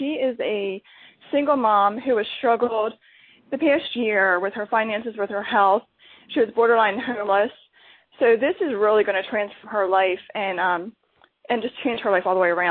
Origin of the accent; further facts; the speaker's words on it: North Carolina, United States; North Carolina.